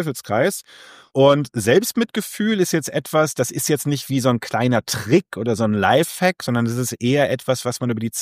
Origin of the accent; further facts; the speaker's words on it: Hamm, North Rhine-Westphalia, Germany; wie wir bei uns in Hamm sagen